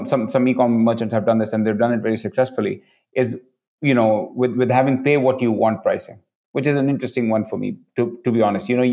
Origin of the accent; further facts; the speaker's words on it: India; I fit the criteria. I'm Indian.